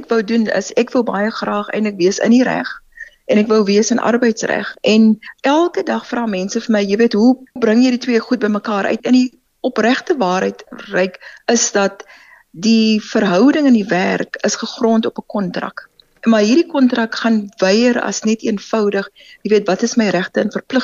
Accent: Eastern Cape, South Africa; born there; also born or lived in Johannesburg; ek is oorspronklik gebore in die Ooskaap en toe het ons Weskaap toe gekom en natuurlik, ek het 'n bietjie oorsee gewees en toe gaan ek op Johannesburg toe en natuurlik, toe kom ons maar terug huis toe weer na Ryk.

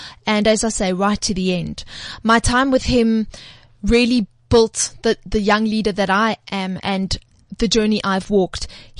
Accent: South Africa; I'm South African before I'm anything else.

